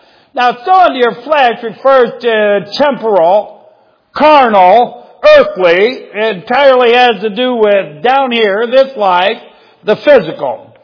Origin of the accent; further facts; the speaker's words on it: Ohio, United States; I'm from Ohio. They use salt.